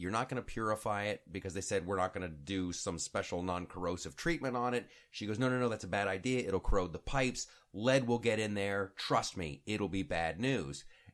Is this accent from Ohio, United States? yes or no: yes; Columbus, Ohio, United States; when I was a kid growing up in Columbus, Ohio